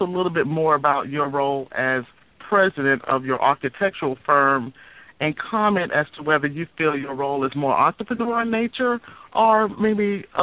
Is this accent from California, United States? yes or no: no; Jacksonville, Florida, United States; but I'm from Jacksonville, and my guest this morning is from Jacksonville as well.